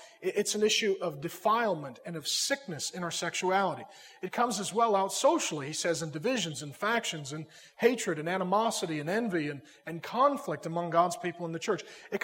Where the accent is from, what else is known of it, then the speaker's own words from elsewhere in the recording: SeaTac, Washington, United States; I grew up in the South and in SeaTac